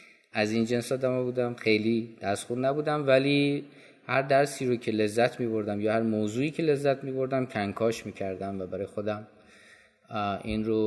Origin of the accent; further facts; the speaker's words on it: Langarud, Gilan, Iran; also born or lived in Tehran; وقتی که من 2 سالم بود دوباره برگشتن به شهر و دیار خودشون در شمال، شهر لنگرود، و من بزرگ شده شهر لنگرودم